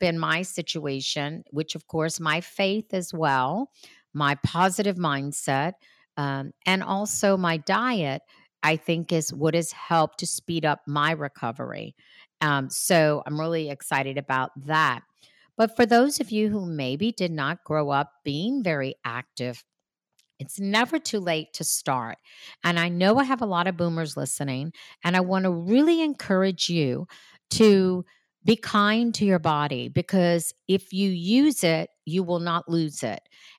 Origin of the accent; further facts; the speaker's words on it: Louisiana, United States; You know, I'm from Louisiana, the South, and so we have a lot of water, and I was born and raised swimming